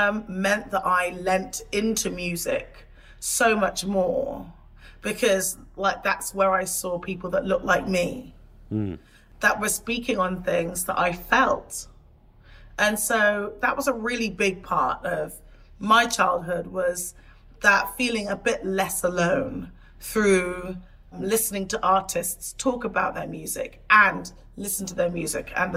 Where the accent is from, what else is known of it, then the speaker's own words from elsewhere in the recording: Portishead, South West England, United Kingdom; I grew up in a small town outside of Bristol, Portishead. For the first, like, good 10, 11 years of my life, I spent all of my time in this small town. I was one of, like, five black people